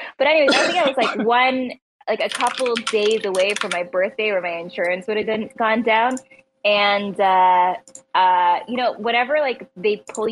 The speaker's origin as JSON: {"language": "English", "country": "Canada", "said": "Yeah, I'm Canadian. We're still weird about that shit."}